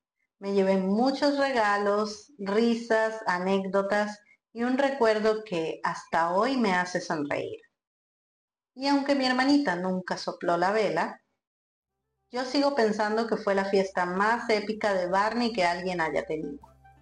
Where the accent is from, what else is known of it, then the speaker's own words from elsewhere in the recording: Venezuela; En mi país es tradición servir la torta junto con gelatina, quesillo, pudín y refresco. Ese es el combo más esperado de todos los cumpleaños en Venezuela.